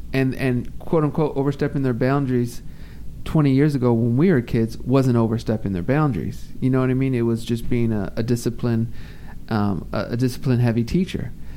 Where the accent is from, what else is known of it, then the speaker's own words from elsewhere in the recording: California, United States; Well, so, I mean, I'm from California. I'm not from the South, so I don't know all the facts and histories of Confederate flag